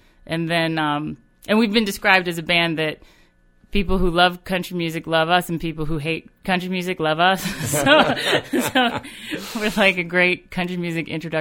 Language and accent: English; Alabama, United States; born there; I was born in Alabama, so it's funny, when I started singing songs, everything kind of comes out a little country.